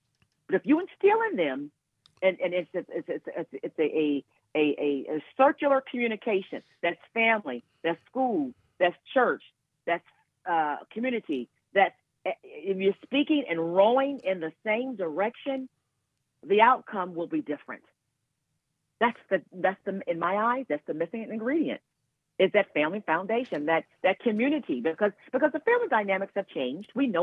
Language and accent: English; Cleveland, Ohio, United States; born or raised there